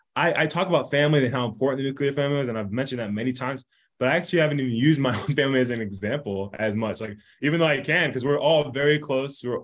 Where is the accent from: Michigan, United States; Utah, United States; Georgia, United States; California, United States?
Michigan, United States; now in Texas, United States; I forgot, we're in Texas, but we're from Michigan.